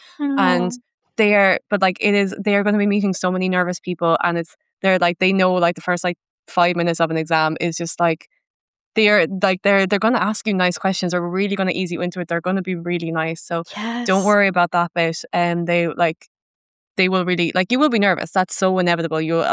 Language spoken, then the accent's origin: English; Ireland; okay, but I'm an Irish person